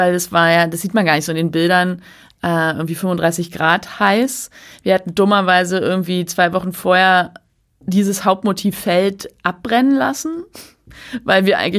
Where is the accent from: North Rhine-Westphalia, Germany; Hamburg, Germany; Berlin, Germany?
Berlin, Germany; also born or lived in Mecklenburg-Vorpommern; meine Kindheit in Berlin. Wir sind ja immer gependelt zwischen Berlin und Mecklenburg.